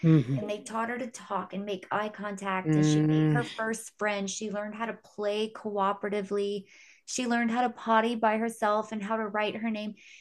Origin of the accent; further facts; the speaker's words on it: Houston, Texas, United States; I'm from Houston, and Houston is approximately 1 hour away from Houston.